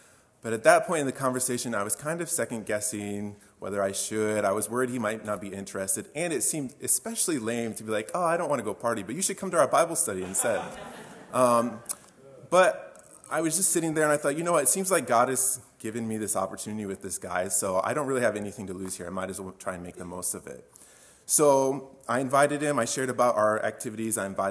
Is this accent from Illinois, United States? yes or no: yes; Gibson City, Illinois, United States; I grew up in Gibson City, and as a kid, I remember going to Wednesday nights and VBS at the old church building.